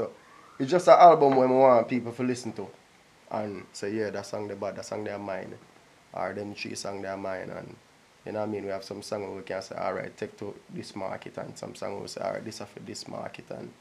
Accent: Jamaica; Because I'm a Jamaican. And that's what I'm selling.

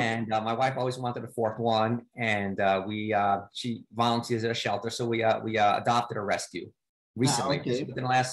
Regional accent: Brooklyn, New York, United States; also born or lived in Staten Island; So I'm from New York. I was born in Brooklyn, yeah, and born and raised in Brooklyn and Staten Island, both in New York City

